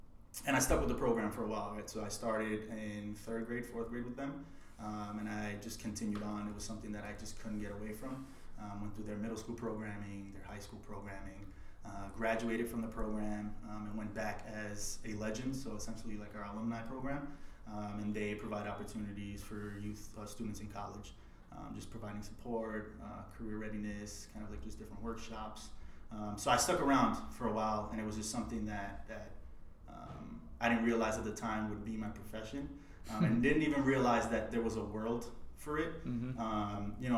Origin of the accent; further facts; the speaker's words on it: New York, United States; I grew up in East Harlem. I actually grew up just a few blocks away from their main office.